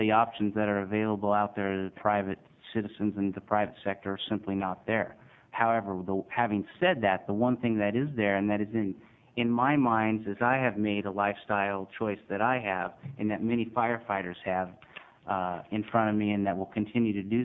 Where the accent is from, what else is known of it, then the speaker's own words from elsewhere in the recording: Oregon, United States; I grew up in the Southern Oregon area. I've worked in the timber industry.